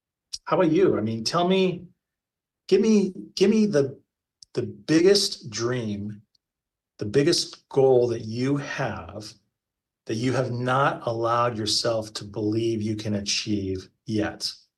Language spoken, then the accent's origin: English; Bend, Oregon, United States; I grew up in Bend, Oregon, and I worked at a place called Jake's Truck Stop.